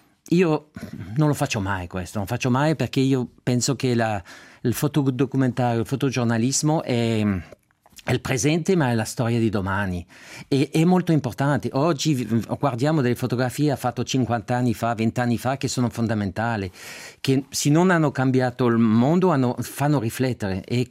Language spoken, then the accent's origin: Italian; Geneva, Switzerland; io sono nato, cresciuto in Svizzera per caso, come tutti, a Ginevra